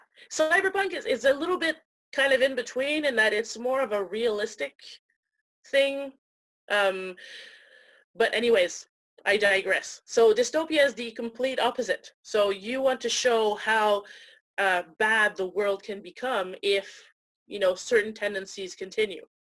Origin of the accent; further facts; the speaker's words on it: Montreal, Quebec, Canada; I'm writing a comic right now that's set in Montreal. Montreal's my hometown.